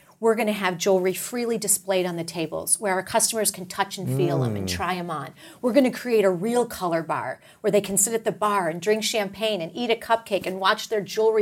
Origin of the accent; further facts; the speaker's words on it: Texas, United States; You know, I'm a Texan, so we all know that story well.